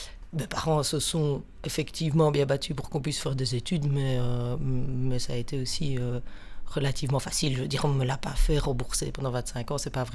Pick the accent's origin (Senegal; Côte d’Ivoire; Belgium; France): Belgium; Saint-Nicolas, Wallonia; Je vais commencer à la naissance. Parce que pour moi, c'est important. Je viens de Saint-Nicolas.